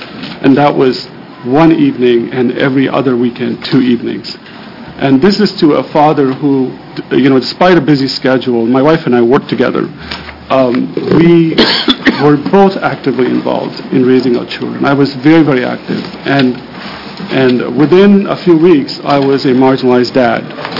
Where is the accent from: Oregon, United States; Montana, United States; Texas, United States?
Oregon, United States; Portland; I'm from Portland, Oregon, and I'm a recently divorced dad.